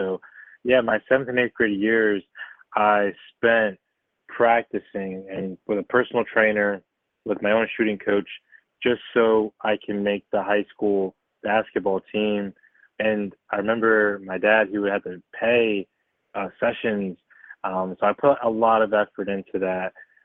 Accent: Philadelphia, Pennsylvania, United States; now in Glen Olden, United States; Yeah, so I'm originally from Southwest Philadelphia, but I moved out to a small suburb in Delaware County. It's called Glen Olden.

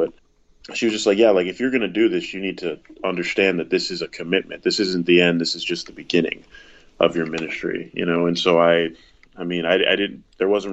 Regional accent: Everett, Washington, United States; born there; Okay, so I was born on October 15th, 1998 in Everett, Washington, and my parents are still together.

